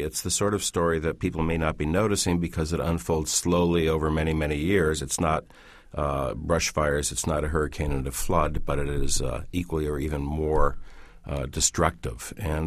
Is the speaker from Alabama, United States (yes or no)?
no; Detroit, Michigan, United States; I grew up in Detroit. I lived there for the first 18 years of my life. I know the city extremely well.